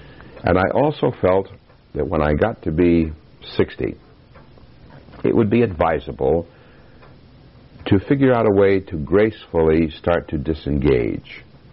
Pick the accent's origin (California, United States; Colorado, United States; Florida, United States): Colorado, United States; also born or lived in Cheyenne; now in Chicago, United States; I was born in Cheyenne, Wyoming, and raised on a cattle ranch in Colorado.